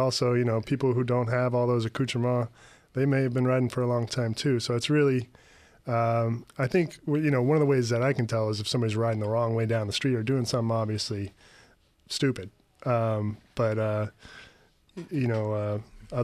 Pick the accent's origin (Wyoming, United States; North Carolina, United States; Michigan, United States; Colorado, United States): Colorado, United States; Denver; I grew up in Denver, and as most people know, that's a really spread out suburban style city.